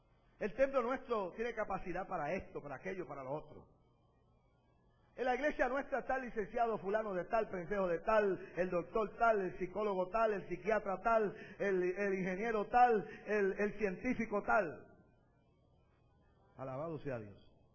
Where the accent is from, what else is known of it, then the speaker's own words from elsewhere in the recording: Puerto Rico; a mí me parece que en mi país, en Puerto Rico